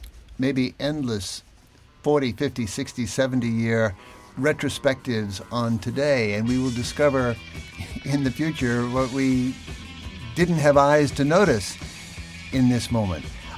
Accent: United States; And I think I feel that as an American, that he's talking to us.

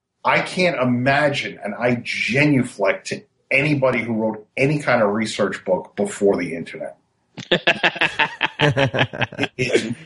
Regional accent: Brooklyn, New York, United States; because I grew up in Brooklyn. I went to school in Manhattan.

